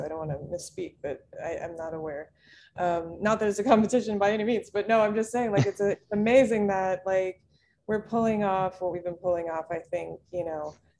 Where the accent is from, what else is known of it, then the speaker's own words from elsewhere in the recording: Bahamas; Well, I grew up in the Bahamas. I was born here, and I got into modeling.